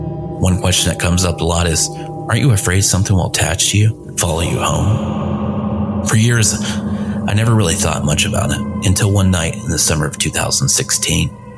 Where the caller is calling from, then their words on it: Decatur, Illinois, United States; I'm from Decatur, Illinois. I've been in the paranormal field for over 20 years now.